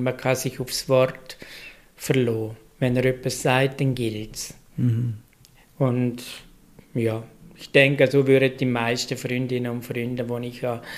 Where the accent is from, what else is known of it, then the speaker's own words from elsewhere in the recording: Liechtenstein; So redet man in unserem Dialekt bei mir daheim, weil ich bin Liechtensteiner